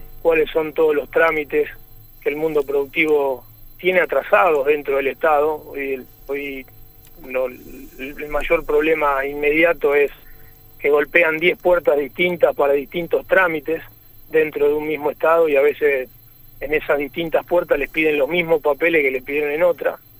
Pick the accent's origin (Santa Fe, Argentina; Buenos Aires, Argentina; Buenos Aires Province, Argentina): Santa Fe, Argentina; de dónde vengo, dije recién, de un pueblo muy muy chico del interior de la provincia. Fui a estudiar a Rosario